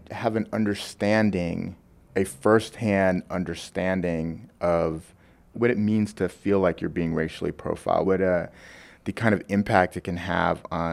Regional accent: New Jersey, United States; I grew up in New Jersey, and it was a very common occurrence if you were African American and you were perceived to be in the wrong neighborhood.

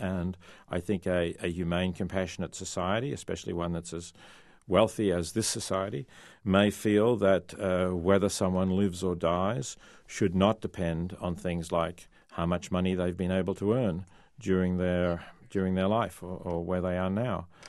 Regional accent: Australia; I am from Australia

